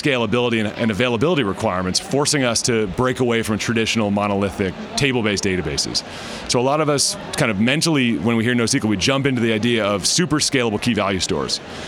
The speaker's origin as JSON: {"language": "English", "town": "Bay Area", "region": "California", "country": "United States", "lives_now": "New York, United States", "said": "I live in New York, been there about 6 years now with MongoDB, but I'm from the Bay Area originally"}